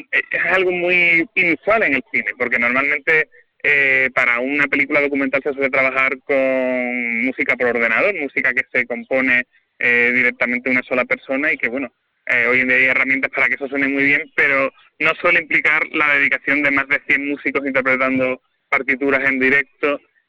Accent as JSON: {"language": "Spanish", "town": "Sanlúcar de Barrameda", "region": "Andalusia", "country": "Spain", "lives_now": "Seville, Spain", "said": "Efectivamente soy sevillano, pero soy sevillano de adopción. Es decir, ahora mismo en el carnet consta así, pero soy de Sanlúcar de Barrameda"}